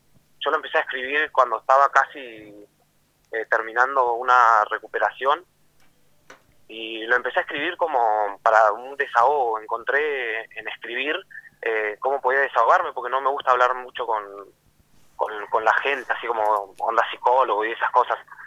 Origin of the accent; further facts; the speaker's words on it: Río Turbio, Santa Cruz, Argentina; porque es mi tierra. Yo soy nacido y criado en Río Turbio